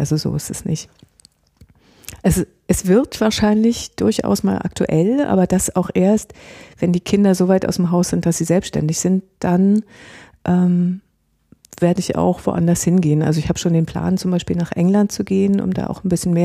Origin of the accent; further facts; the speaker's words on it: Berlin, Germany; ich denke, ich kann das als Berlinerin auch sagen